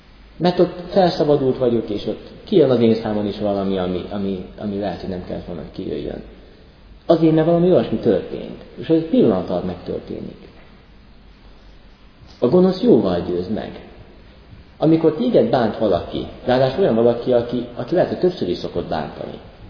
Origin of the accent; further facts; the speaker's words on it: Tápiószőlős, Pest, Hungary; Én tápőszörösről származom, ott ugye sok szőlő